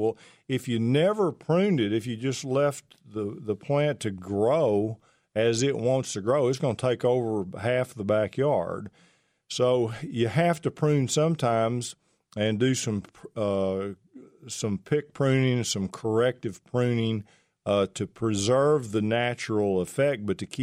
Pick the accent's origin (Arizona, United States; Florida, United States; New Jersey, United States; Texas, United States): Texas, United States; Pittsburgh; You're from my original part of the world. You know, I'm from Pittsburgh, Texas, not too far away.